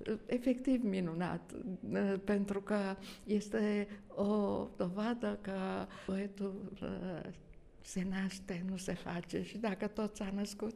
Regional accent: Romania; Eu mi-amintesc ca româncă

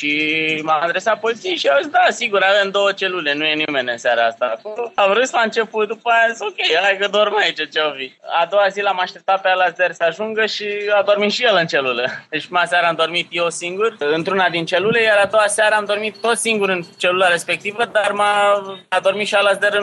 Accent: Romania; now in Mexico; Da, sunt români și chiar nu puțin. Suntem peste tot.

